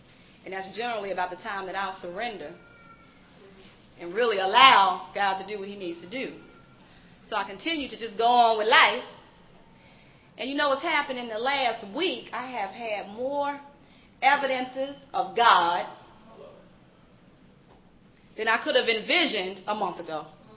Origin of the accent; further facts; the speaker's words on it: Newark, New Jersey, United States; I'm from Newark, New Jersey.